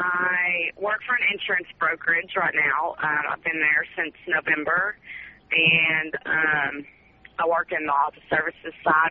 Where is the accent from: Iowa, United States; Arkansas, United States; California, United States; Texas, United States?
Texas, United States; Mesquite; also born or lived in Forney; Yeah, I grew up in Mesquite, and in my freshman year, we moved out to Forney.